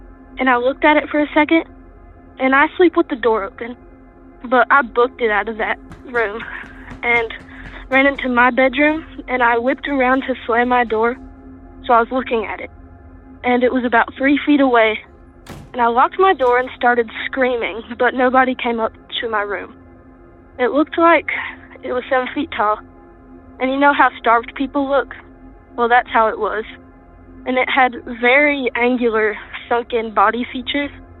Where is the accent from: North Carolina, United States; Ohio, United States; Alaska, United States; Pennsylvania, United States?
North Carolina, United States; Lexington; from Lexington, North Carolina.